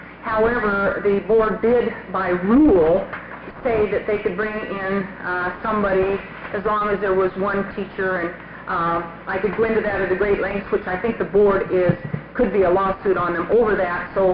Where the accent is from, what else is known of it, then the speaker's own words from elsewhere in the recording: Hood River, Oregon, United States; I'm from Hood River, Oregon.